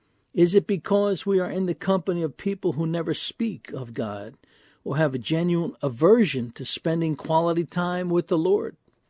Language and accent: English; New York City, New York, United States; When I was young, growing up in New York City in the 1960s, back then, most everything was closed on Sundays.